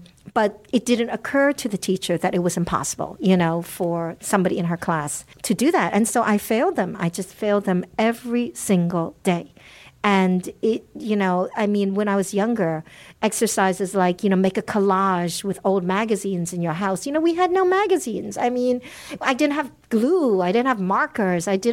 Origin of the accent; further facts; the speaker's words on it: New York, United States; now in Netherlands; And yes, I live in Holland. I grew up in New York, but I live in Holland.